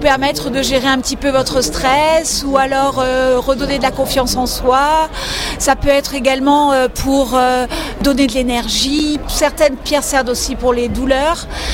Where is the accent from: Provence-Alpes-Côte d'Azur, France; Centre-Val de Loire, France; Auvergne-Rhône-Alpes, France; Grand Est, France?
Provence-Alpes-Côte d'Azur, France; je viens du pays du Verdon